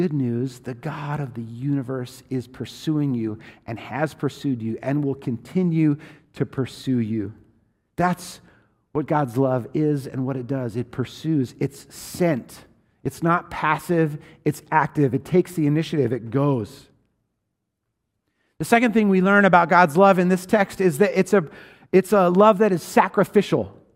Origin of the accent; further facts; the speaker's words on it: Washington, United States; I grew up in Washington State in a rural place where we heated our home exclusively with firewood in a wood-burning stove in the basement.